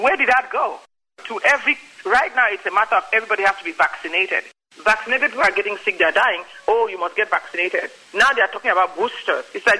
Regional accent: Cameroon; moved away as an adult; also born or lived in Nigeria; now in United States; I'm from Cameroon, Central Africa, right next door.

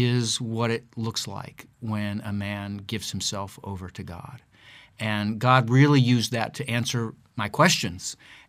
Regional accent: Akron, Ohio, United States; moved away as an adult; I was born and raised in Akron, Ohio, which, of course, you may know that as the city where LeBron is from.

